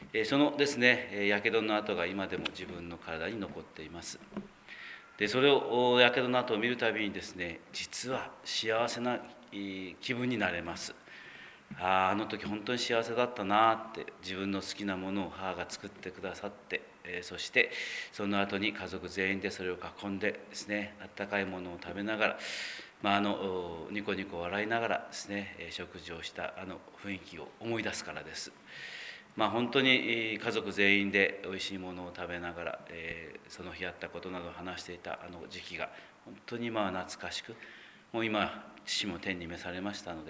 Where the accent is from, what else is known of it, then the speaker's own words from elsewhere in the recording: Aso, Kumamoto, Japan; 私のふるさとはですね阿蘇にあります。阿蘇はですねたくさんですね自然がありまして、自然豊かな、